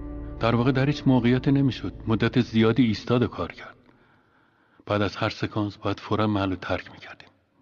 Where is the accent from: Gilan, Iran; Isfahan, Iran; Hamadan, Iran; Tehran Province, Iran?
Hamadan, Iran; Challi; اهل همدانم. یکی از روستاهای کبود راهنگ به نام چارلی.